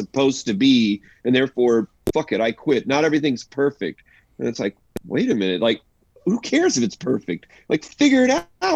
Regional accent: Topeka, Kansas, United States; Buddy, I grew up in North Topeka.

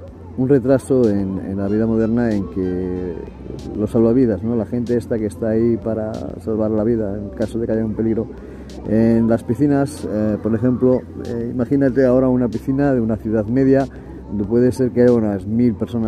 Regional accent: Extremadura, Spain; Y como yo y mi mujer somos de diferentes sitios de España, ella es de la comunidad autónoma de Galicia y yo soy de Extremadura

